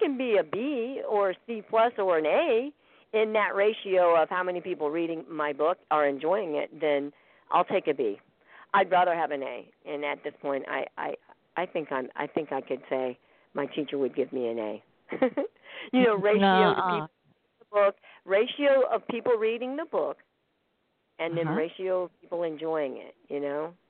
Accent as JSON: {"language": "English", "region": "Missouri", "country": "United States", "tie": "born or raised there", "said": "I grew up in Missouri, so we got lots of those kind of sayings."}